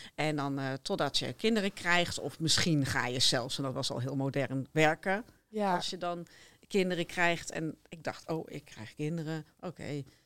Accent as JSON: {"language": "Dutch", "town": "Duiven", "region": "Gelderland", "country": "Netherlands", "tie": "born or raised there", "also_born_or_lived": "Arnhem", "said": "Ik ben geboren in Arnhem en opgegroeid in Duiven."}